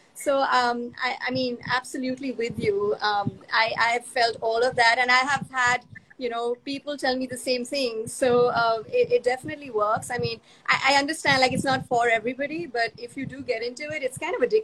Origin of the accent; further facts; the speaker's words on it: India; I mean, I was born and raised in India, but I kind of found yoga later in life, right?